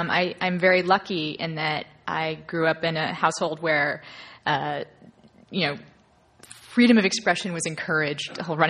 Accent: Lincoln, Nebraska, United States; also born or lived in Austin, United States; I grew up in Lincoln, and also my father has started to refer to it as the Nebraska myth, because I also grew up in Texas, and it's very important to him, should he hear this, that I mentioned that I spent part of my childhood in Austin.

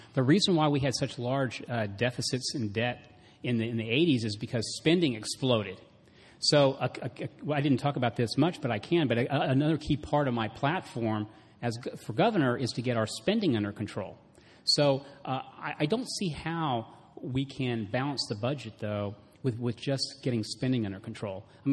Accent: Texas, United States; now in California, United States; So if we would have started my company, SnapTrack, in my home state of Texas, rather than here in California

